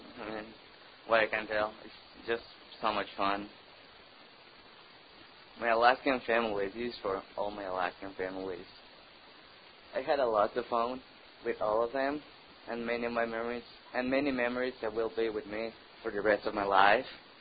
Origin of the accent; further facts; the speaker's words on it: Mexico; English is a second language; I'm from Mexico